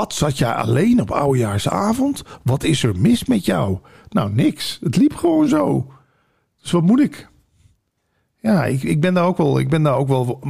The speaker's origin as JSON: {"language": "Dutch", "region": "Limburg", "country": "Netherlands", "also_born_or_lived": "Almere", "moved": "yes", "said": "Ik ben vanuit Limburg hier helemaal naartoe verhuisd. Eerst naar Almere, toen naar Vinkeveen voor de radio."}